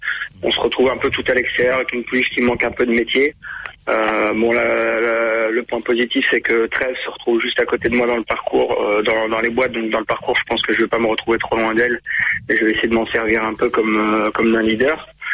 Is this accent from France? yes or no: yes; France; Chez nous en France, c'est plus trop le cas.